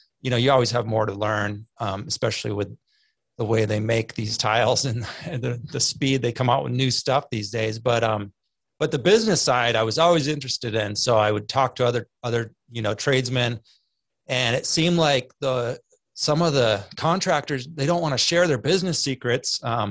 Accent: California, United States; Most of us, we're from California, and my brother-in-law is really into hiking.

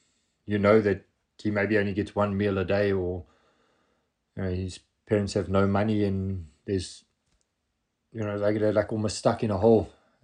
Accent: South Africa

